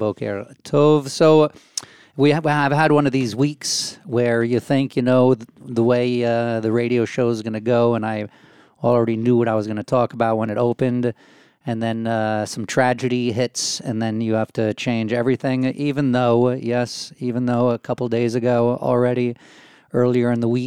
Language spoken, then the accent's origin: English; United States; Obviously, I grew up in the States. I grew up watching basketball.